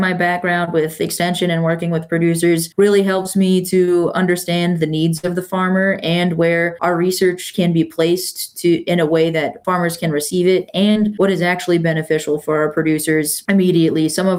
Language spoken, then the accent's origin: English; Ohio, United States; I grew up in Dark County on a 1,200-acre row crop farm.